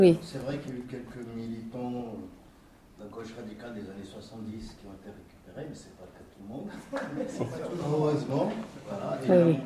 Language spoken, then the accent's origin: French; Morocco; Je suis marocain comme toi.